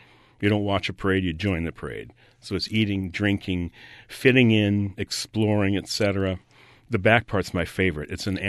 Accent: Cleveland, Ohio, United States; also born or lived in Detroit / New York City; now in New Orleans, United States; I was born in Detroit. Oops. I grew up in Cleveland, not that I'm bragging. But my adult life was all in New York City in publishing business.

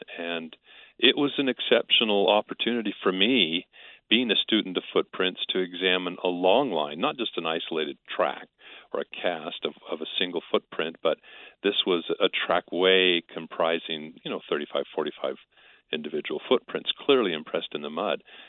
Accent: Spokane, Washington, United States; And so at the time in Spokane, Washington, when I was about 10 years old

